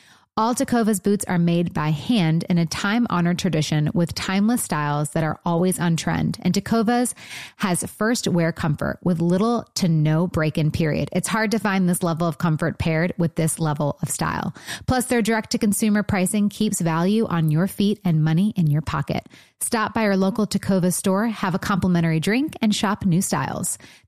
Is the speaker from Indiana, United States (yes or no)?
yes; Indiana, United States; Like, I'm from Indiana. Cozy.